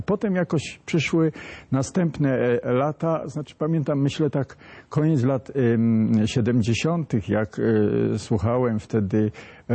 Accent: Czechowice-Dziedzice, Silesian Voivodeship, Poland; born there; oboje urodziliśmy się w Dziedzicach, dzisiaj Czechowicach Dziedzicach.

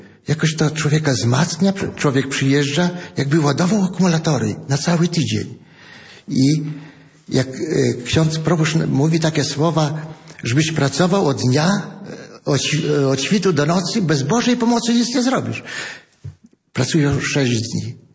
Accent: Sokoły, Podlaskie Voivodeship, Poland; born there; Urodziłem się w parafii Sokoły, 7 kilometrów mieliśmy do kościółka.

